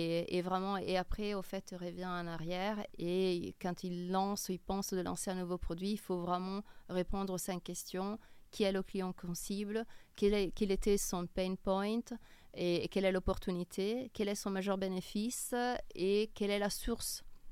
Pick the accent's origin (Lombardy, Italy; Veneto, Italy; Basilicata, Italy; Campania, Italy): Lombardy, Italy; Milan; French is a second language; Puis je suis originaire de Milan. Donc, Milan.